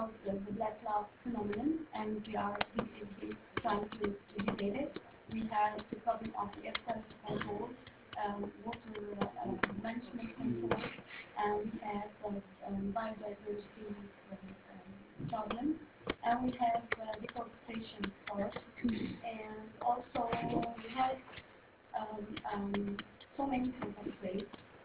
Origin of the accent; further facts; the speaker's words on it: India; from India.